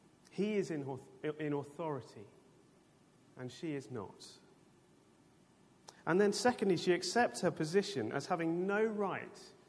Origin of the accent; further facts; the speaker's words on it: United Kingdom; I don't know if you are as British as I am, perhaps you are, perhaps you're not